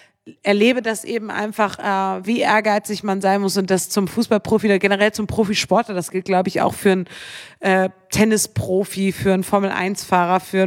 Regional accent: Bremen, Germany; ich bin in Bremen aufgewachsen

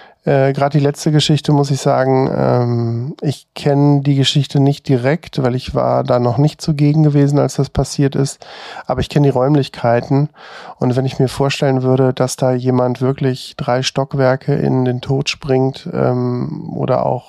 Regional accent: Hesse, Germany; bin zurück in meine alte Heimat gegangen. Das ist im Südhessischen. Und Köln habe ich wirklich schweren Herzens nur verlassen

